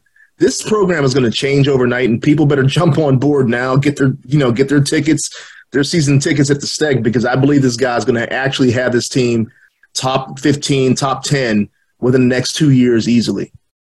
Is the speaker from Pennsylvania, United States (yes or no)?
yes; Pittsburgh, Pennsylvania, United States; obviously people who've listened to the show long enough know that I'm from Pittsburgh.